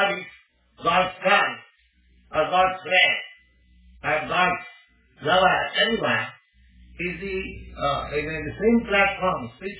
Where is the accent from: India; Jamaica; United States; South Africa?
India; English is a second language; I'm an Indian. I am a foreigner.